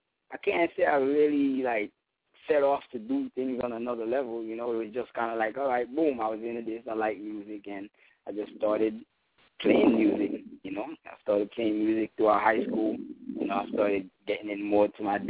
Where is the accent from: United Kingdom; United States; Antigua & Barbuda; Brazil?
Antigua & Barbuda; I grew up in Antigua, so that's predominantly soca.